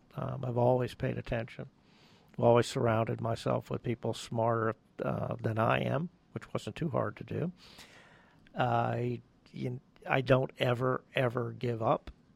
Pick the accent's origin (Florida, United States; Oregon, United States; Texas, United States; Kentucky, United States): Florida, United States; my hometown, Central Florida